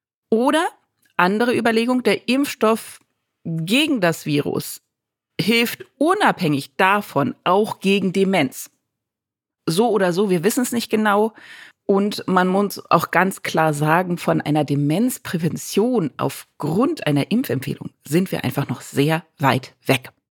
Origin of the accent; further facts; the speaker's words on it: Berlin, Germany; Ich bin Berlinerin